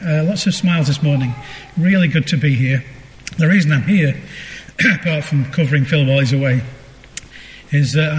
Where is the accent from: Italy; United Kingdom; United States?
United Kingdom; Blackpool, North West England; Okay, so I come from Blackpool. I'm sorry that's the wrong side of the Pennines.